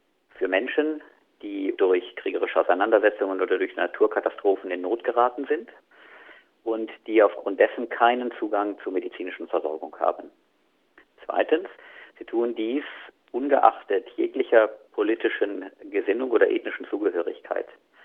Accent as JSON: {"language": "German", "town": "Bonn", "region": "North Rhine-Westphalia", "country": "Germany", "lives_now": "Neumarkt, Germany", "said": "Ich bin 47 Jahre alt und ich bin von Hause aus Anästhesist. Ich komme ursprünglich aus Bonn und bin jetzt seit 5 Jahren in der Anästhesie am Klinikum Neumarkt."}